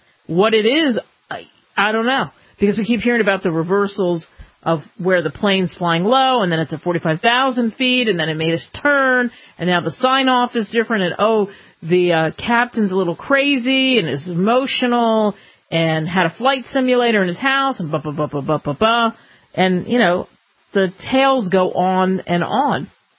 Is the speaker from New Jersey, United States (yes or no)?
yes; New Jersey, United States; When I was a kid, I grew up in Jersey, so I had two uncles that were awesome fishermen.